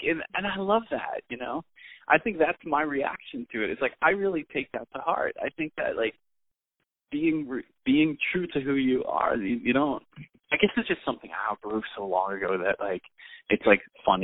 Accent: United States; I'm an American artist. I got no guilt.

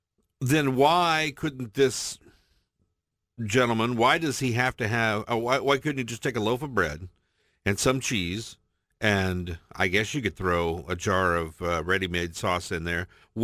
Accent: Midwest, United States; I love Chicago style because I'm from the Midwest.

